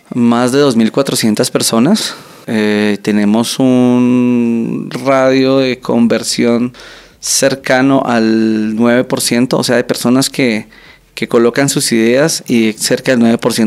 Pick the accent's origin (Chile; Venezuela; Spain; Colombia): Colombia; usamos el dominio.co porque somos orgullosamente colombianos.